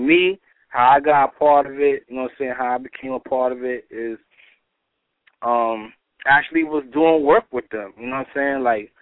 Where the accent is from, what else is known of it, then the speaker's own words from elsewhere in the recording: New York City, New York, United States; Originally, I'm from Harlem. You know what I mean? From Harlem. St. Nicholas Projects.